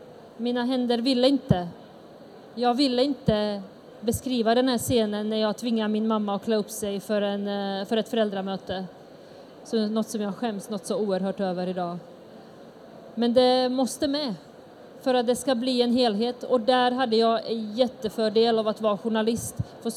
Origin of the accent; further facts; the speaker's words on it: Sweden; Idag så känner jag att jag är svensk med bosniska rötter. Det är ju det här som är mitt land